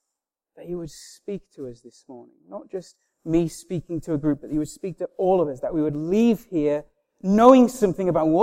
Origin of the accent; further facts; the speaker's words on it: Stockton-on-Tees, North East England, United Kingdom; I'm originally from Stockton-on-Tees.